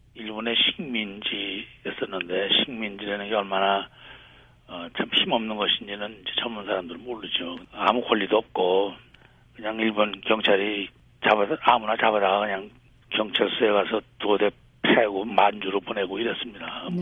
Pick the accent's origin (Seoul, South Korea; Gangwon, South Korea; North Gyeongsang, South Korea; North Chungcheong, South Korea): Seoul, South Korea; born there; 낳기는 서울에서 낳지만은.